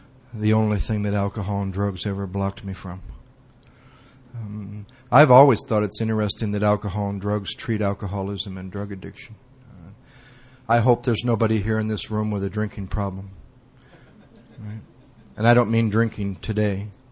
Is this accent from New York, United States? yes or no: no; Battle Creek, Michigan, United States; I grew up in Battle Creek, Michigan, which is halfway between Detroit and Chicago